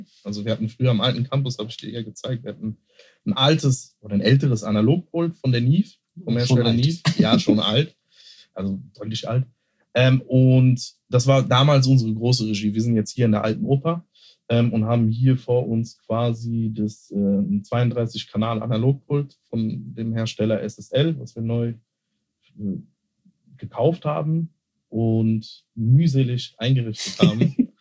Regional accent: Mörfelden-Walldorf, Hesse, Germany; in Merfelden, Waldorf, wo ich groß geworden bin, in der Doppelstadt

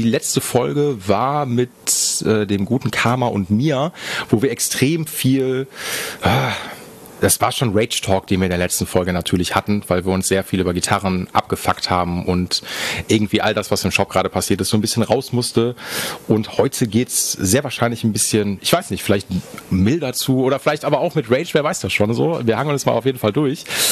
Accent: Chemnitz, Saxony, Germany; ich komme aus Karl-Marx-Stadt

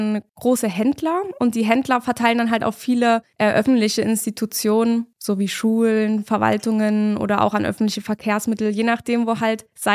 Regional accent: Gera, Thuringia, Germany; ich bin schon in Gera geboren, also ich bin schon immer hier, bin hier im Kindergarten zur Grundschule gegangen und war dann auch hier am Liebe-Gymnasium. Also schon immer in Gera und auch sehr glücklich hier

